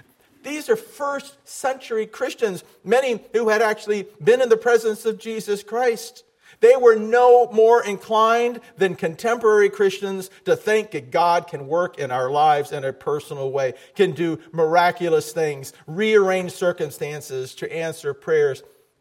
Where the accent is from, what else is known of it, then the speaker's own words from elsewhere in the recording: Miami, Florida, United States; Now, I grew up in Miami. Not a lot of snow, right?